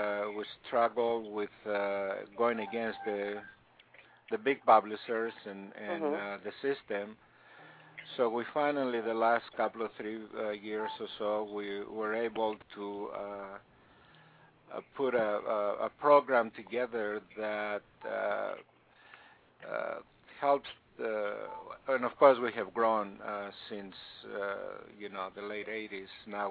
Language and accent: English; Greece; It was a book about growing up in Greece and the. And the lessons that I've learned growing up in that society, and the heroes refer to my parents, who are my heroes.